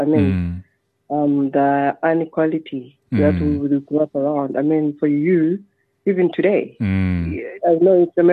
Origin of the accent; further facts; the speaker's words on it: Ebende, Eastern Cape, South Africa; Growing up from such a small area in the rural areas, you know.